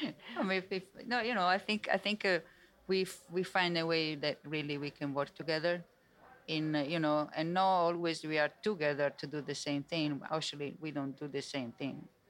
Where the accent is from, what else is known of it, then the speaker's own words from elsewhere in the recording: Tuscany, Italy; I'm from Tuscany, so I'm very proud of olive oil and everything.